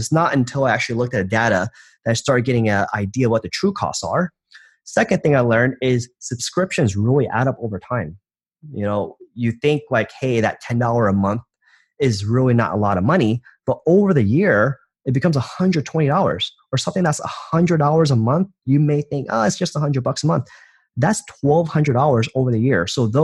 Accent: Atlanta, Georgia, United States; also born or lived in New York City; I lived in Manhattan, and I recently moved to Atlanta to, you know, it's my hometown. I want to be closer to my family.

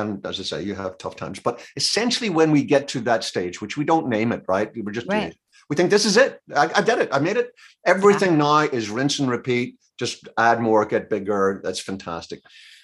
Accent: Belfast, Northern Ireland, United Kingdom; moved away as an adult; now in Maryland, United States; I'm an American citizen and I've got my passport and I've been here 25 years, I'm originally not from these parts. I'm from Texas. I'm from Belfast in Ireland.

